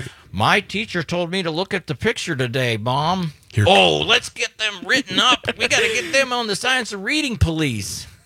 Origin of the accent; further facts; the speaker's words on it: Pittsburgh, Pennsylvania, United States; I grew up in Pittsburgh. You know, sorry, we're just blue-collar scholars